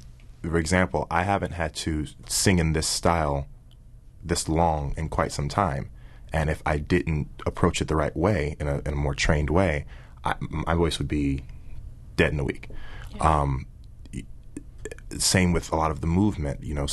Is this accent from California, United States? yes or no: no; Snellville, Georgia, United States; I'm from Snellville, Georgia. We have two